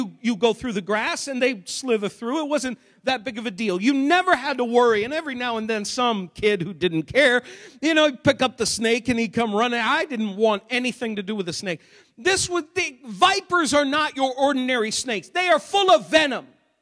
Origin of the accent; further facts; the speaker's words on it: Maine, United States; I grew up in Maine.